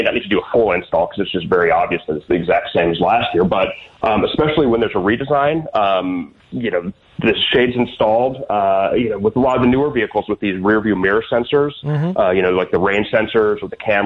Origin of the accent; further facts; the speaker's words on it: Chicago, Illinois, United States; I'm from Chicago too, so I know, I understand.